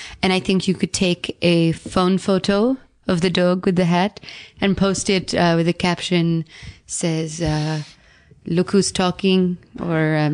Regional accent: New Jersey, United States; now in Connecticut, United States; No, I'm, as you know, born and raised in New Jersey, and I've never left except to go to Connecticut, where I live now.

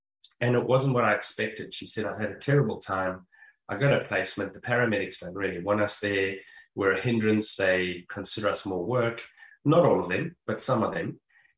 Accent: South Africa; I'm from South Africa

